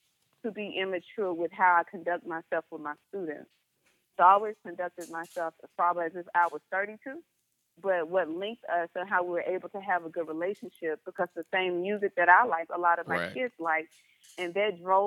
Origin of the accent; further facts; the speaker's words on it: Mississippi, United States; I teach in a way that it's important for people to know, number one, that I am from Mississippi.